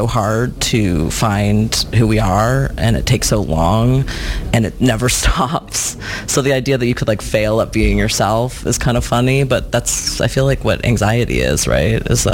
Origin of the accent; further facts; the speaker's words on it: Toronto, Ontario, Canada; I've been coming to the festival since I was a kid, growing up in Toronto